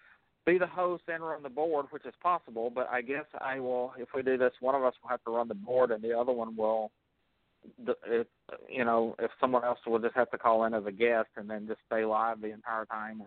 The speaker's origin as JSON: {"language": "English", "region": "the South", "country": "United States", "tie": "born or raised there", "said": "And growing up in the South, that was like always the insult, like, oh, you're gay, you're gay."}